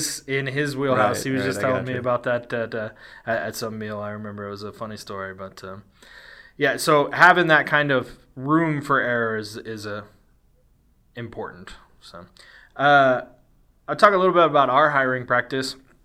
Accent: Kansas, United States; I grew up working in Western Kansas, you know, in the oil field.

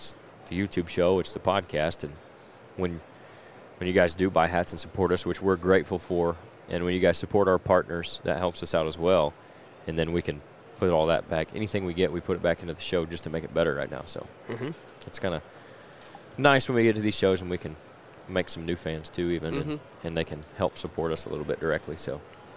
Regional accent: Illinois, United States; So it's like, oh, we're from Illinois.

